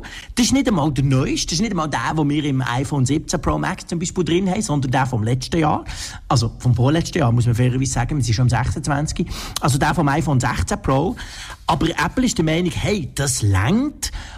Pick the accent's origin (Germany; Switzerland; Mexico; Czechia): Switzerland; gerade auch bei uns in der Schweiz.